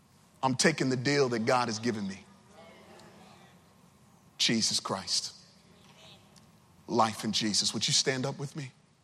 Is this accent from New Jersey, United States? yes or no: no; Brooklyn, New York, United States; I'm from New York City. I'm from Brooklyn, man. Boogie down, Bronx.